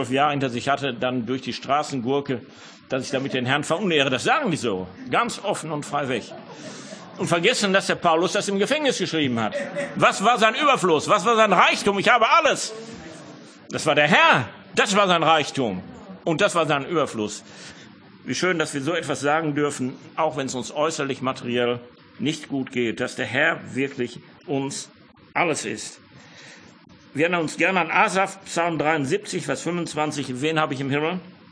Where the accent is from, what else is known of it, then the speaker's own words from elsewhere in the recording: Schwelm, North Rhine-Westphalia, Germany; accent: Ruhr; Ich komme aus der Gegend von Wuppertal, da bin ich zumindest aufgewachsen, Schwelm, Vorort von Wuppertal. Das hört man hier und da noch raus, den Kohlenpott.